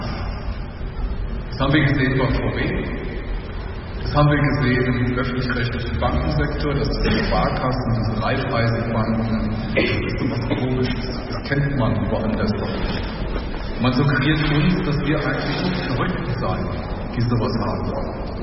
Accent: Frankfurt, Hesse, Germany; Ein Beispiel aus unserer Heimatstadt, meiner Heimatstadt: Wir haben uns in Frankfurt jahrelang auseinandergesetzt

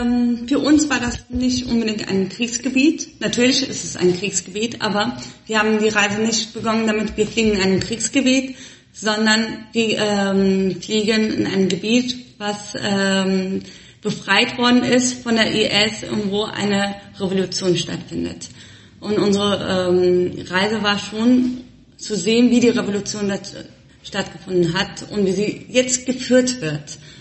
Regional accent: Germany; Ich bin Kurdin, ich bin aber in Deutschland groß geworden, also ich bin in Deutschland geboren. Meine Eltern, also wir kommen aus einer Stadt namens Dersim, was 1938 schon einem Genozid unterführt worden ist.

